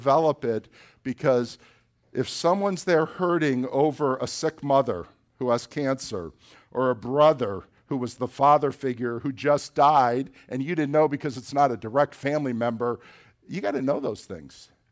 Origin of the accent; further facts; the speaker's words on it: Florida, United States; I'm a Christian from South Florida.